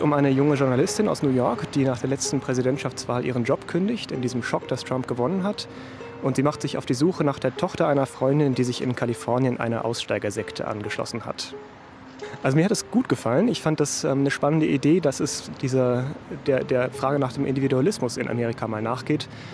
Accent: Frankfurt, Hesse, Germany; ich komme aus Frankfurt

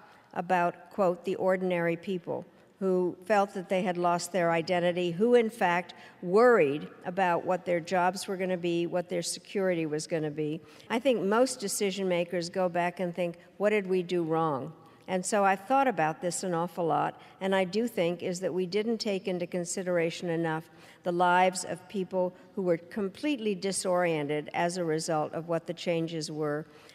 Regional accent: United States; and I say this as an American, is missing in some ways

